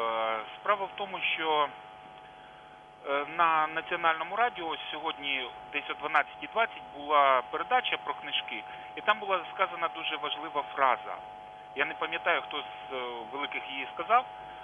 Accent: Poltava, Poltava Oblast, Ukraine; я із Полтави.

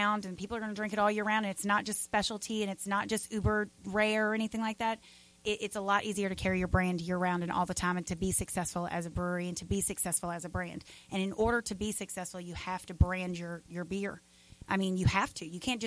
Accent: Boulder, Colorado, United States; I'm from there. I'm from Boulder.

